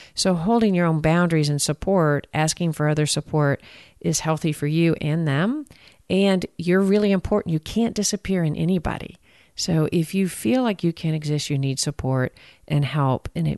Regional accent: Texas, United States; I always can tell I'm from Texas when I say that.

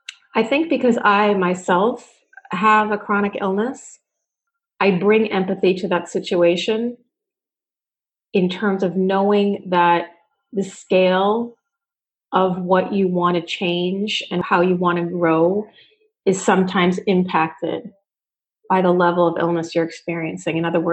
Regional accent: Swampscott, Massachusetts, United States; I'm from Swampscott, Massachusetts. I am a wife and mom.

